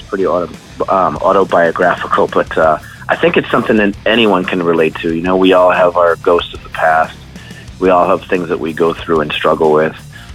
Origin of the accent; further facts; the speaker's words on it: New England, United States; just Worcester in general has always been a birthplace of like hardcore and metal for all of us growing up in the New England area.